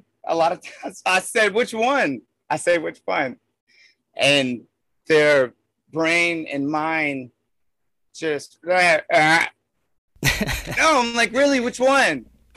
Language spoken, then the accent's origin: English; Louisiana, United States; The L is the shape of Louisiana representing. In either case, I'm Cajun from the Bayou.